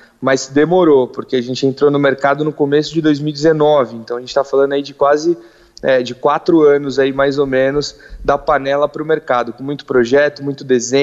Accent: São Paulo, Brazil; Eu sou de São Paulo capital mesmo.

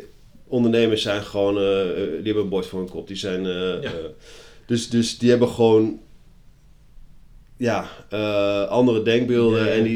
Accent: Kampen, Overijssel, Netherlands; ik kom uit Kampen en Kampen is niet zo heel groot, dus iedereen kent elkaar.

